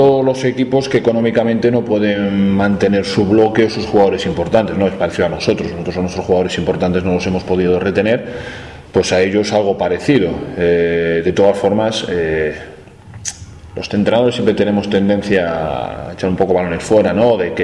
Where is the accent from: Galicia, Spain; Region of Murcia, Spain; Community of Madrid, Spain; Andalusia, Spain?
Galicia, Spain; Lugo; yo soy de Lugo